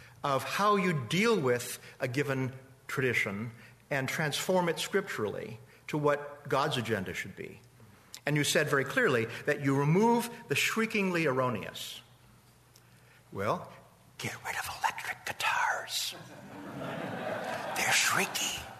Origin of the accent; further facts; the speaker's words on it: Wisconsin, United States; But I'm from Wisconsin, I know about cows.